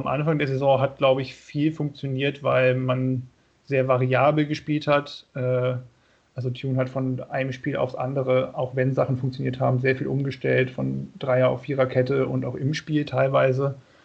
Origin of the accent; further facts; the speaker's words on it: Lower Saxony, Germany; Ich komme eigentlich aus Niedersachsen.